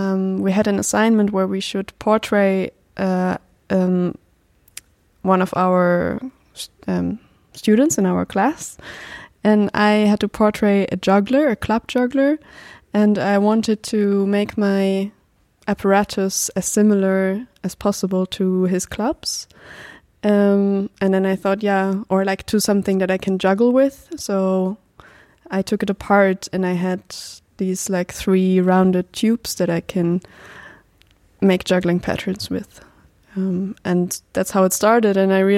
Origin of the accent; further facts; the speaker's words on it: Germany; I'm a circus artist. I do seer wheel. I'm 25 years old now, and I'm from Germany.